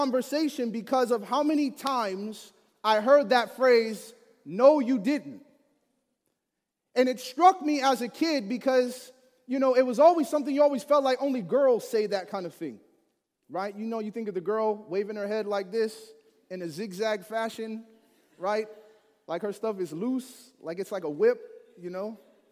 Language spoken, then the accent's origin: English; Chicago, Illinois, United States; born or raised there